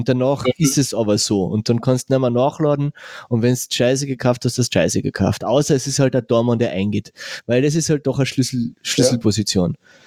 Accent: Carinthia, Austria; dass ich als Kärntner einfach da näher dabei bin

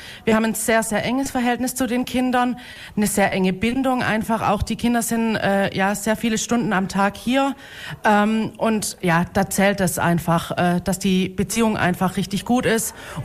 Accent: Fellbach, Baden-Württemberg, Germany; Ich komme hier aus Fellbach und fahre mit dem Auto.

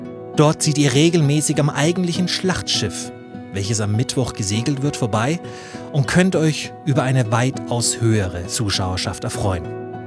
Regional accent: Nuremberg, Bavaria, Germany; als Nürnberger habe ich das Recht, so zu spotten.

